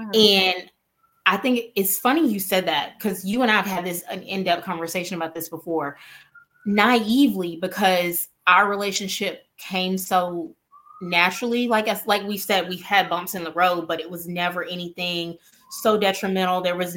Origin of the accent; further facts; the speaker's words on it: Mobile, Alabama, United States; We're both from Mobile, Alabama.